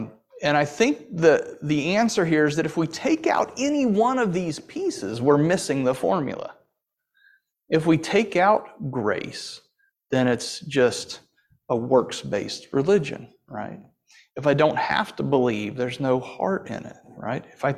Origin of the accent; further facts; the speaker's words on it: Louisville, Kentucky, United States; I went through Cincinnati, but I'm originally from Louisville. That's where I started, all right?